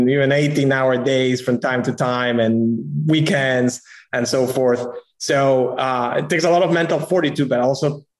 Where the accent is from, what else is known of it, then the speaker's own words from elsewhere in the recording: Peru; now in United States; I'm originally from Peru, had the fortunate circumstance that and the opportunity to actually work in the United States for my entire professional career.